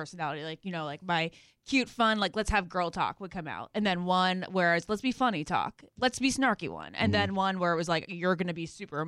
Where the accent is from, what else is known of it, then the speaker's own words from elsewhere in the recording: Virginia, United States; Very, I'm from Northern Virginia.